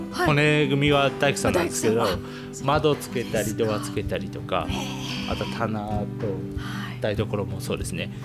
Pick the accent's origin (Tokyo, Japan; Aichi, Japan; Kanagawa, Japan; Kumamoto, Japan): Kanagawa, Japan; Sagamihara; now in Iwaki, Japan; 僕はですね、神奈川県相模原市、東京のベッドタウンですね、はい、出身になります。